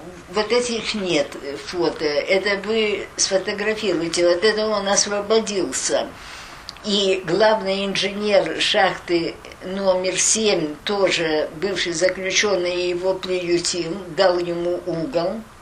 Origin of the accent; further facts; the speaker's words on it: Vorkuta, Komi Republic, Russia; я сказала, что я из Воркуты.